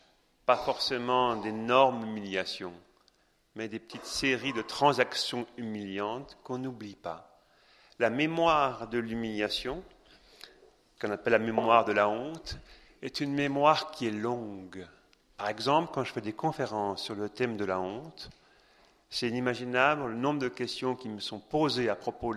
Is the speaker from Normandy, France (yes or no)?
no; Besançon, Bourgogne-Franche-Comté, France; je suis français, je viens de Besançon